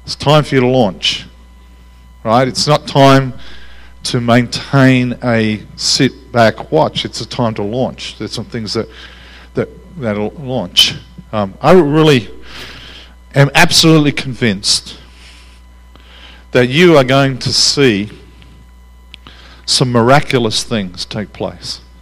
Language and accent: English; Australia; I'm part of my Australian bluntness. I'm Australian, so I'm sorry.